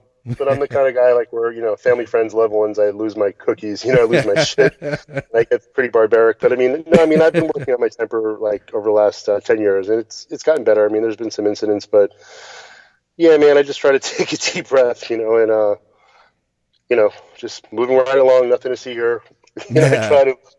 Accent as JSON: {"language": "English", "region": "New York", "country": "United States", "tie": "born or raised there", "said": "keep in mind, I grew up in New York"}